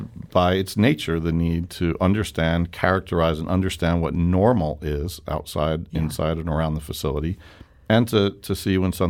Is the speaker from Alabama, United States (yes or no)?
no; New York City, New York, United States; now in St. Louis, United States; I'm a New Yorker who's been wonderfully accepted here as a sort of honorary St. Louisan.